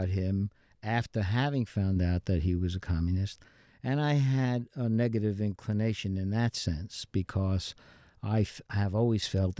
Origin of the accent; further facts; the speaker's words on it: Brooklyn, New York, United States; In Brownsville, Brooklyn.